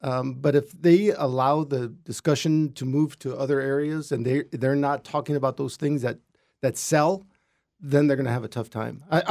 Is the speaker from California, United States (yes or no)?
no; Nogales, Arizona, United States; So he represents where I grew up in Nogales.